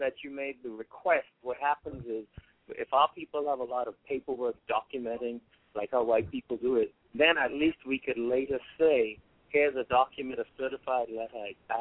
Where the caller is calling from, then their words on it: New York, United States; Hi, Gina. I'm calling from New York.